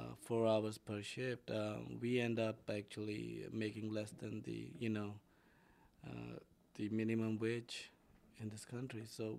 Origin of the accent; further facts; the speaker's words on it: Rawalpindi, Punjab, Pakistan; I was doing an apprenticeship in a chartered in an accounting firm, and I came from Rawalpindi.